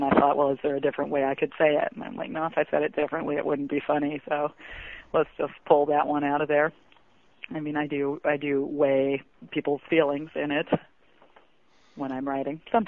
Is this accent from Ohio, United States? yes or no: no; Indianapolis, Indiana, United States; I was sent some press, I guess, about my second book from my hometown, from Indianapolis